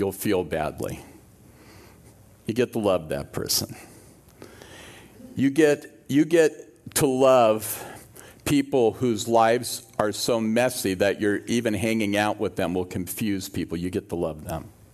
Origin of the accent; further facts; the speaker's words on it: Oakland, California, United States; I'm from Oakland. I'm tough.